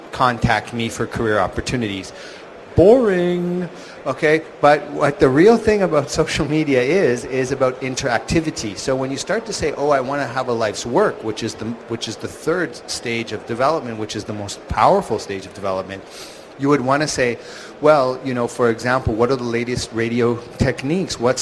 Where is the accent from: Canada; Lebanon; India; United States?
Canada; being a Canadian